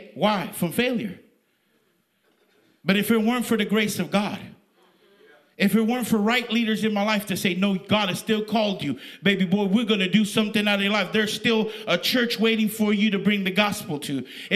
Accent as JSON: {"language": "English", "region": "West Coast", "country": "United States", "said": "I come from the West Coast."}